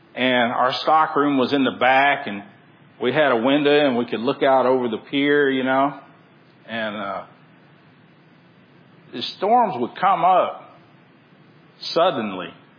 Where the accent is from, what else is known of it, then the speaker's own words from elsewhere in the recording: Texas City, Texas, United States; When I think about storms now, you know, I grew up in Texas City, and my grandfather was a shrimper his whole life.